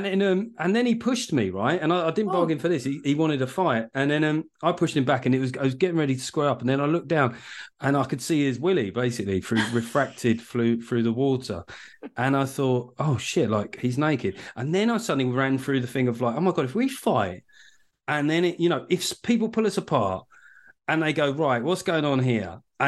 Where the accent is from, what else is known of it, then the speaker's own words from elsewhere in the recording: United Kingdom; I'm British.